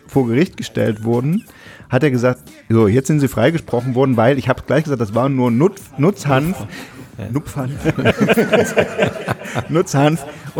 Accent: East Germany, Germany; ich bin ja aus dem Osten

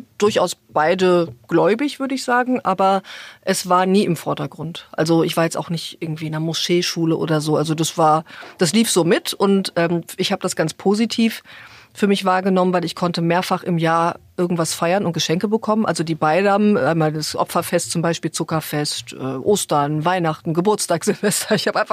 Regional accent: North Rhine-Westphalia, Germany; ich bin da im Kreis Lippe groß geworden, weil meine Eltern dort landeten sozusagen, man wurde ja verteilt, man konnte sich da nicht aussuchen

